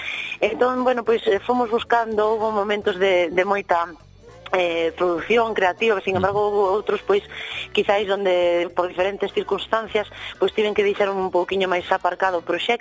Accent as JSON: {"language": "Galician", "town": "Cambre", "region": "Galicia", "country": "Spain", "lives_now": "Boiro, Spain", "said": "Eu non son de Boiro, levo xa niños aí vivindo, eu son do norte, de Cambre, ao lado da Coruña"}